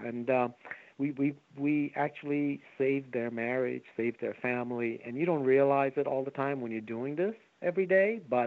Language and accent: English; Bangladesh; now in United States; Okay, I'm originally from Bangladesh, so I'm first generation American. I did come over. My parents were diplomats, so we traveled all over the world.